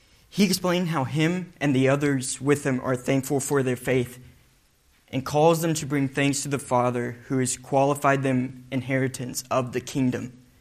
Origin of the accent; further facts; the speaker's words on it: Oklahoma, United States; So growing up in Oklahoma, there was a director of missions.